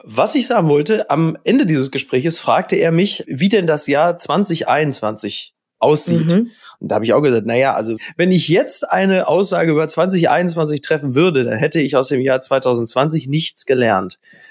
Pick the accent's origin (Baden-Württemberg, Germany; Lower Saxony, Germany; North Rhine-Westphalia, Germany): North Rhine-Westphalia, Germany; Castrop-Rauxel; born or raised there